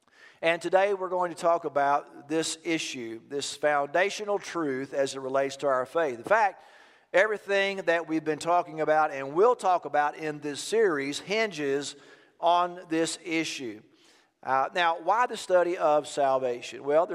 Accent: Texas, United States; Now, first of all, I'm a Texan

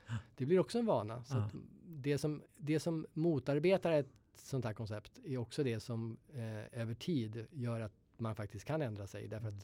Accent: Sweden; Men då förklarade jag för henne att jag är svensk så jag har 5 veckors semester.

